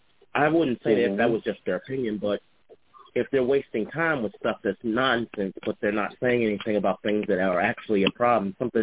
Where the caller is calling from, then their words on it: Charlottesville, Virginia, United States; I'm calling from Charlottesville.